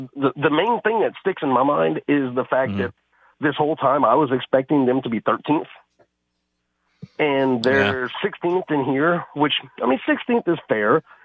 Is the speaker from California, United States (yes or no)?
no; Lafayette, Louisiana, United States; As any longtime listener knows, I grew up partly in Lafayette.